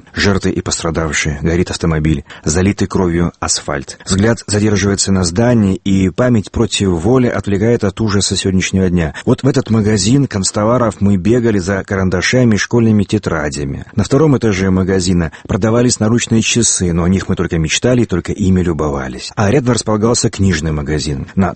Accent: Vladikavkaz, North Ossetia–Alania, Russia; born or raised there

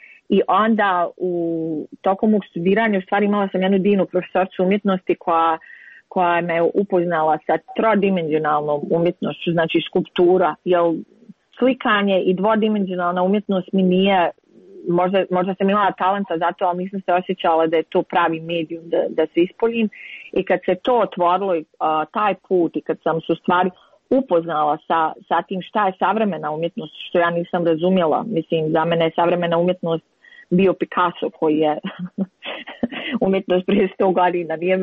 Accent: Bosnia & Herzegovina

